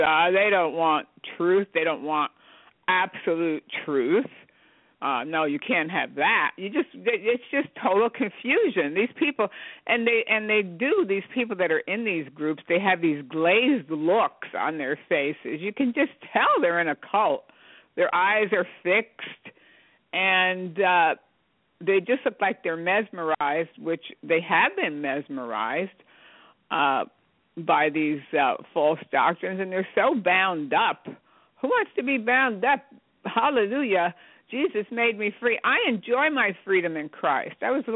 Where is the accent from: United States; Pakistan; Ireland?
United States; New Jersey; Who meets a Mormon in New Jersey? I grew up in New Jersey, so I didn't know Mormons. When I got out to Utah, I met Mormons.